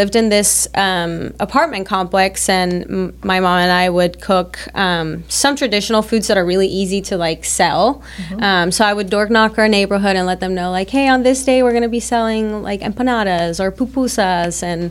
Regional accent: La Ceiba, Atlántida, Honduras; also born or lived in Tegucigalpa; So I was born and raised in Honduras. I'm originally from the coast area, La Ceiba. We call it the bride of Honduras

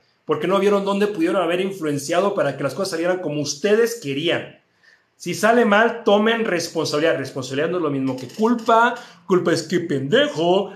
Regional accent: Mexico; De México, aquí tienen su casa.

